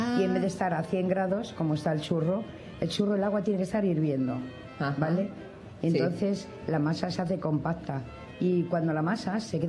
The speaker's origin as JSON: {"language": "Spanish", "town": "Córdoba", "region": "Andalusia", "country": "Spain", "said": "Allí se llama tejeringo, porque yo soy cordobesa y soy de allí, sé lo que hay."}